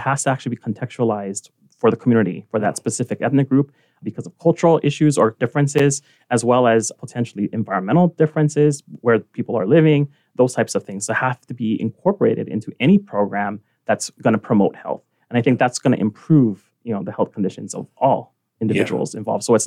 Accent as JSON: {"language": "English", "town": "Nanakuli", "region": "Hawaii", "country": "United States", "tie": "born or raised there", "said": "Growing up in Nanakuli, right, like my grandmother treated patients from the community"}